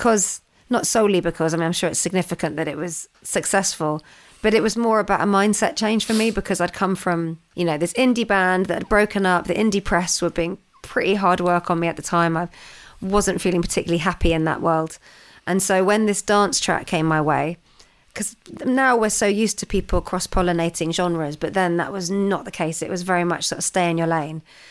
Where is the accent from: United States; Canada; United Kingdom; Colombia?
United Kingdom; London; I was growing up in London.